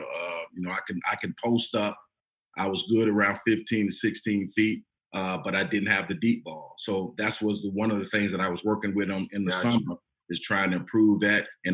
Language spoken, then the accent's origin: English; Florida, United States; You know, I mean, I'm from Florida, bro.